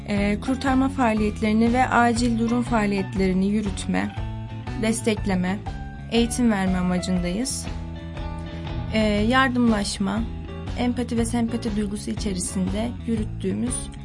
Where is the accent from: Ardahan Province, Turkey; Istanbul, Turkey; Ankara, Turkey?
Ardahan Province, Turkey; Ardahan; Ardahan'da doğdum, büyüdüm. Bu şehirde 2. yılım.